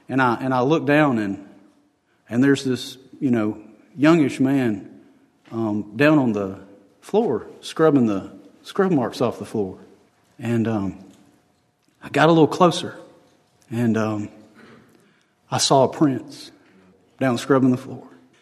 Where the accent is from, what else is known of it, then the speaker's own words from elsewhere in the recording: United States; I don't care who's king in England because I'm an American.